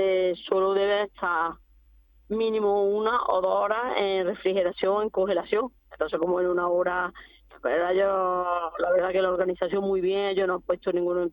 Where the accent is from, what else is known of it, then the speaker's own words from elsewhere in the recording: Cabra, Andalusia, Spain; yo soy de Córdoba, de un pueblo de Córdoba, de Cabra.